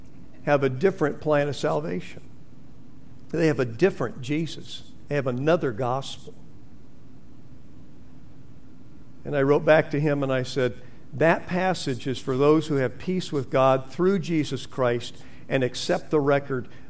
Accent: California, United States; those silhouetted pictures, something I grew up without in California.

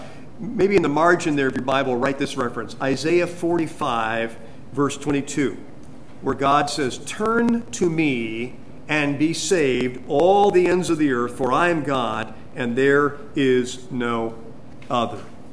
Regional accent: California, United States; the church that I was growing up in California

